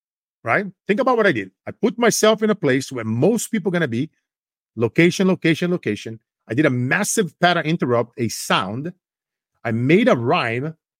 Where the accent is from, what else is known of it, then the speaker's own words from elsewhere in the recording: Brazil; now in United States; growing up in Brazil